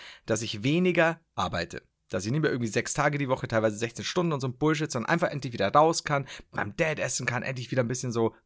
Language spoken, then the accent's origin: German; Bavaria, Germany